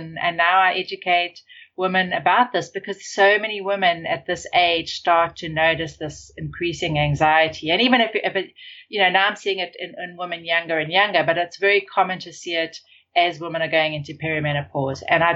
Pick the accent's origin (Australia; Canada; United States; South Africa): South Africa; And I grew up in South Africa and we didn't go to the doctor a lot.